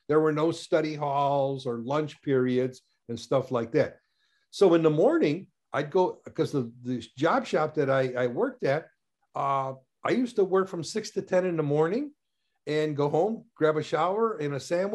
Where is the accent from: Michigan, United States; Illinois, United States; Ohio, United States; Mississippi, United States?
Michigan, United States; Dearborn; Yeah. I was born and raised in Dearborn.